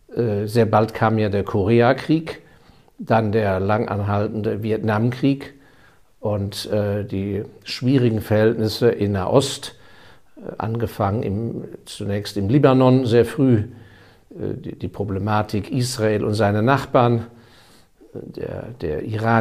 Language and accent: German; Hong Kong; als Jugendlicher, bin ich ja in Hongkong zur Schule gegangen